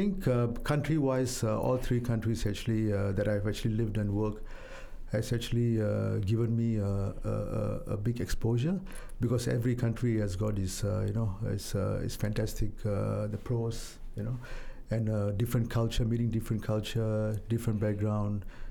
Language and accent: English; Malaysia; Because back in my home country before, I mean, we do actually celebrate all kinds of very diverse, celebrations.